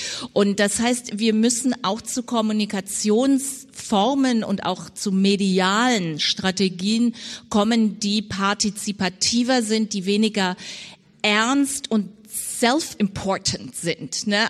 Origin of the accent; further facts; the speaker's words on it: Vienna, Austria; ich definiere meine Heimat Wien gerade als die multikulturellste Stadt in Österreich.